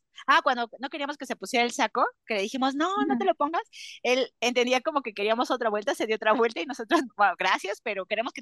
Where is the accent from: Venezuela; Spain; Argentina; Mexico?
Mexico; ya sabrán cómo somos las mexicanas